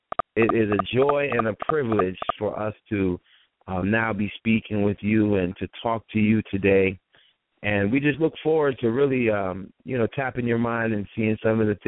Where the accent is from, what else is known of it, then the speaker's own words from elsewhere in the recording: Atlanta, Georgia, United States; also born or lived in Jamaica; I was born in Jamaica, raised here, but yeah, I'm here. I'm all, you know, ATLian grown in Atlanta, East Side of Atlanta product